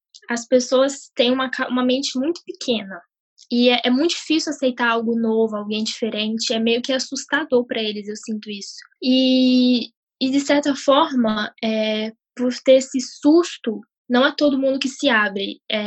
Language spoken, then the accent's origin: Portuguese; Brazil; now in Norway; como a gente nasceu e cresceu no Brasil, e a gente veio pra cá depois de um tempo